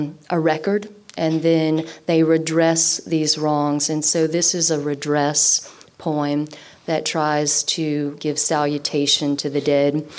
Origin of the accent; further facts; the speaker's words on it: Louisiana, United States; I'm from the South, so I'm from Louisiana, and we are all the stereotypes of alcoholics